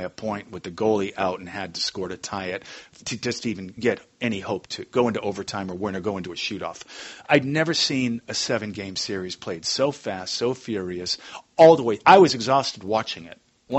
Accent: Boston, Massachusetts, United States; Because when I was a kid growing up in Boston, we did hit those temperatures in the winter.

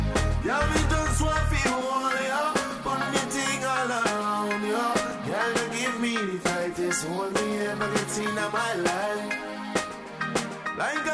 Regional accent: Haiti; pour que famille je viens d'Haïti.

